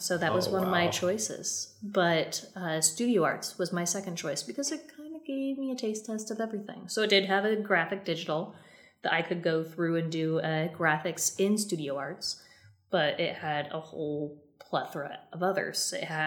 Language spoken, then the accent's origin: English; Winterset, Iowa, United States; I grew up in Winterset, Iowa, small town, really beautiful town.